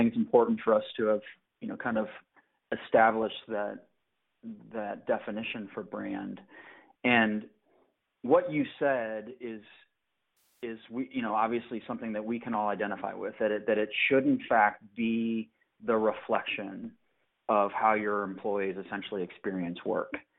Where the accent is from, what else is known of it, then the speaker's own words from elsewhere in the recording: Chicago, Illinois, United States; a really awesome marketing firm out of my hometown, Chicago, called the Pepper Group. Tim and I have run in similar circles here in the Chicagoland area.